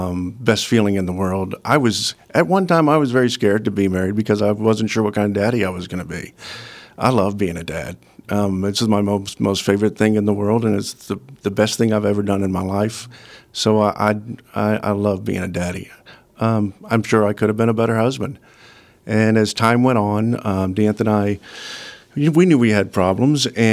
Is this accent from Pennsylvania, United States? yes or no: no; Tampa, Florida, United States; I grew up in Tampa, and my mom and dad married in 1952. They had three boys.